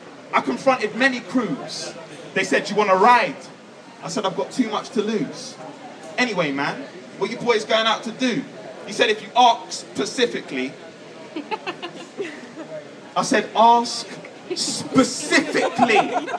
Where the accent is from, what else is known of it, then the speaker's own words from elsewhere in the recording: Peckham, London, United Kingdom; I'm from Peckham, which never used to be nice. There was a time where you wouldn't want to walk home from the train station at night, where if someone slandered your name, you would have to fight, where knowing I was from Peckham got me stuck up at gunpoint for my bike.